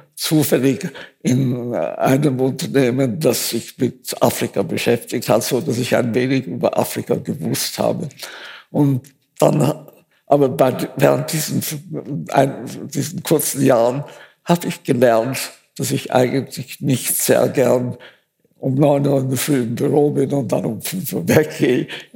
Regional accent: Austria; dass ich wieder angefangen habe, mich als Österreicherin zu fühlen.

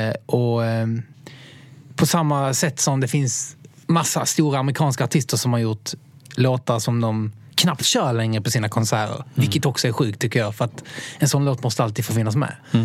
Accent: Helsingborg, Skåne, Sweden; Så det var 60 pass tror jag, som tävlade i Helsingborg då, där jag kommer ifrån.

